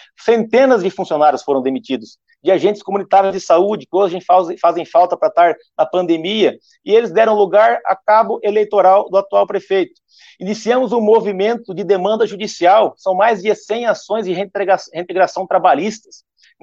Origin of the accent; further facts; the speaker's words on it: Brazil; accent: caipira; Eu, lá do interior, de onde eu vim, vocês percebem o sotaque caipira aí.